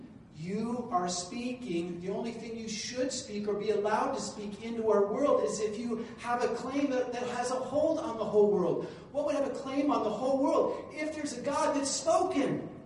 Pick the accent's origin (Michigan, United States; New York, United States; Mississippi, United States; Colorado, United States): Colorado, United States; like I vote for the Broncos because I'm from Colorado.